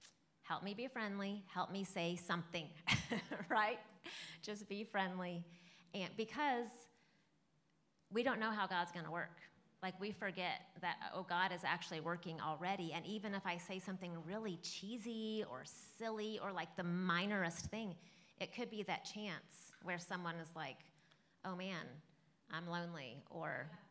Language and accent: English; Kansas City, Missouri, United States; I mean, like we're from Kansas City. People are crazy in Kansas City about the Chiefs.